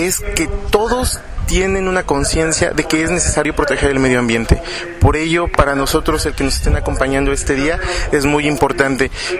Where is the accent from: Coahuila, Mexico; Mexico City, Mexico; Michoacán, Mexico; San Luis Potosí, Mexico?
Mexico City, Mexico; Cuauhtémoc; en la Ciudad de México, principalmente en la delegación Cuauhtémoc, de donde yo soy originario